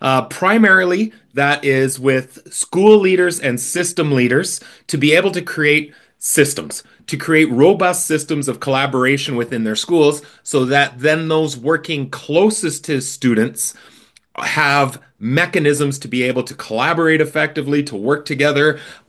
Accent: Canada; but I am Canadian.

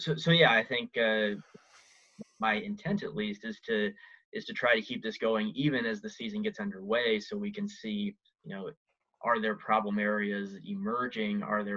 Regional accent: Iowa, United States; Well, I grew up in Eastern Iowa, so I was a Hawkeye fan.

